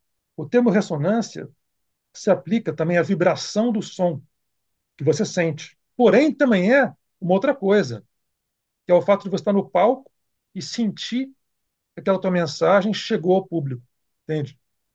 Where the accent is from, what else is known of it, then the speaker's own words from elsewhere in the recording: Brazil; para mim, como brasileiro, como escritor, como músico